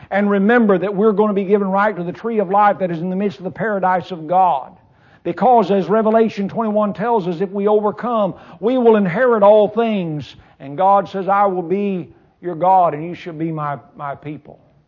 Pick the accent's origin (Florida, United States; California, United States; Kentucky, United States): Kentucky, United States; The world is changing, even in my home state, in Rowan County, where the circuit court clerk refused to issue a marriage license to two people of the same gender